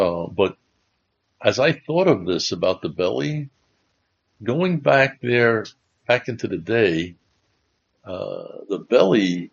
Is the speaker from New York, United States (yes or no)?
yes; Bronx, New York, United States; Growing up in New York, being born in the Bronx and growing up in New York, I was, and then dealing with Joe DiMaggio and Mickey Mantle and Yogi Berra and all those greats.